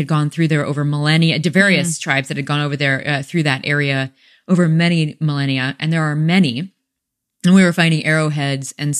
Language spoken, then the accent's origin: English; Peoria, Illinois, United States; I grew up in Peoria, Illinois. So no central way. Illinois.